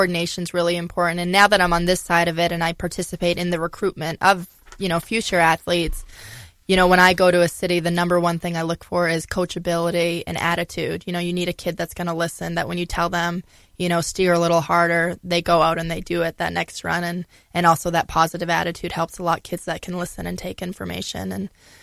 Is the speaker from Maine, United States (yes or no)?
yes; Augusta, Maine, United States; I was born and raised in Augusta, Maine. Still live there today. Proud Mainer.